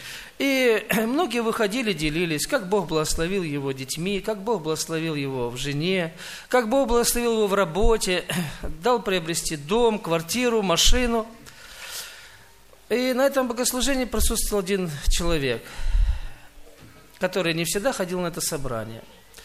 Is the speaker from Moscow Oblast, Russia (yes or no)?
no; Maykop, Adygea, Russia; Я из Майкопа.